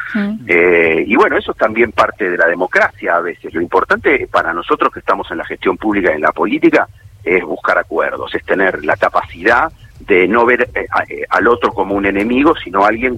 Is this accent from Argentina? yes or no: yes; Buenos Aires Province, Argentina; Yo como bonaerense